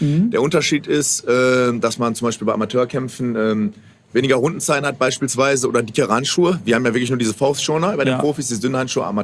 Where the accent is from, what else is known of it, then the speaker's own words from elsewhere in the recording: Bottrop, North Rhine-Westphalia, Germany; Geboren in Bottrop, aufgewachsen in Bottrop und lebe immer noch in Bottrop.